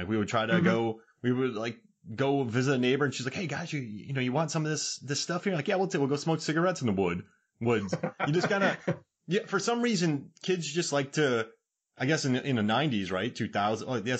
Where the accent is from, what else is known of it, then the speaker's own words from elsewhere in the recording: Florida, United States; I grew up in Florida.